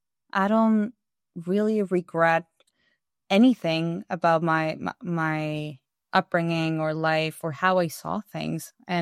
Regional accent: Uruguay; So as you know, I'm from Uruguay.

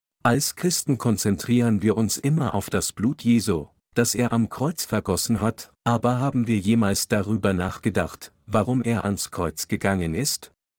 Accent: India; ich komme aus Indien.

